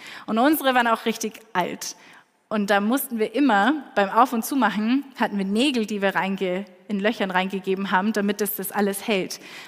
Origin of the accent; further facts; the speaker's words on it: United States; also born or lived in Austria; ich bin in Österreich geboren, aber in den USA groß geworden, habe 12 Jahre in den USA gelebt, meine Eltern wohnen noch immer dort.